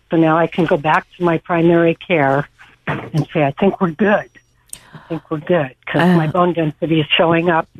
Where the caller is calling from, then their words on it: Santa Cruz, California, United States; I'm calling from Santa Cruz.